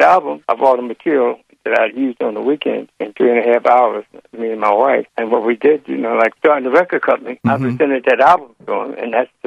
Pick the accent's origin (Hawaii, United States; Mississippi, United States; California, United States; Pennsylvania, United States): Pennsylvania, United States; Philadelphia; born there; I was born in Philadelphia